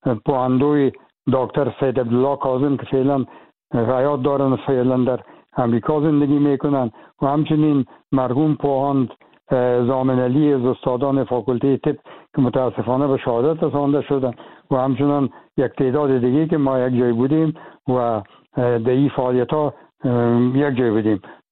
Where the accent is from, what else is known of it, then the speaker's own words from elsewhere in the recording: Afghanistan; moved away; من از افغانستان چون بر آمدیم